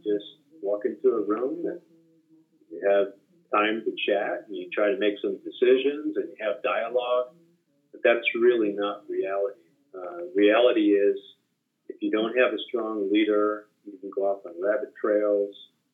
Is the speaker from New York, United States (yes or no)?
yes; North Tonawanda, New York, United States; Was born and raised in North Tonawanda, New York, which is near Niagara Falls, close to Buffalo, too. Went to St. Mark's Lutheran School there and just had a wonderful education through eighth grade.